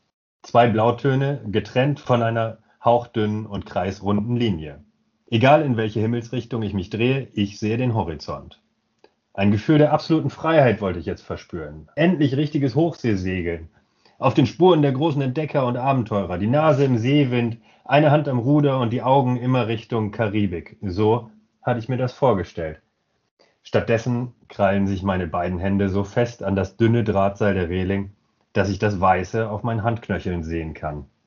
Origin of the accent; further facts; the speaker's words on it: Northern Germany, Germany; wie wir bei uns in Norddeutschland sagen